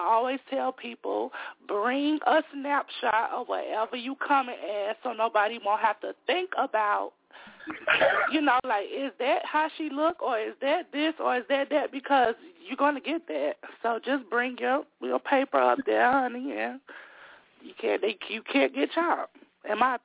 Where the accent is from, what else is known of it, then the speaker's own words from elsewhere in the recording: Arizona, United States; I'm not from Florida. If y'all think I'm from Florida, then I'll be from Florida. I told y'all from Arizona, baby.